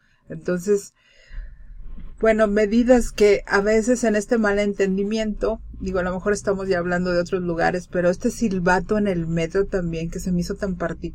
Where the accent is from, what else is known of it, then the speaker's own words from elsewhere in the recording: Mexico; por estas mujeres, que somos las mexicanas